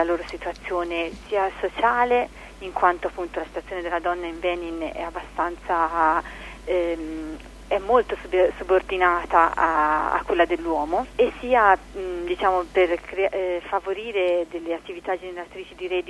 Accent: Carrara, Tuscany, Italy; ho 29 anni e vengo da Carrara.

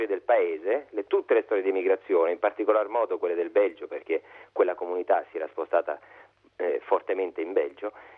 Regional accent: Lecce, Apulia, Italy; Si parte ancora, io sono salentino, sono leccese

